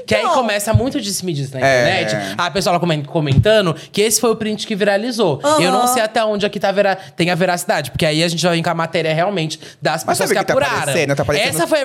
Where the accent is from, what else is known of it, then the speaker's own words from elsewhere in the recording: Ribeirão Preto, São Paulo, Brazil; Eu sou de Ribeirão Preto. Da região que ocorreu toda essa história, que é antiga.